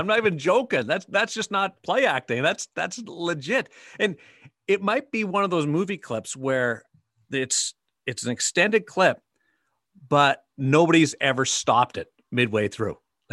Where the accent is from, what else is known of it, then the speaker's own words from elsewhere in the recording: Canada; as a Canadian, I'm speaking on behalf of all Canadians.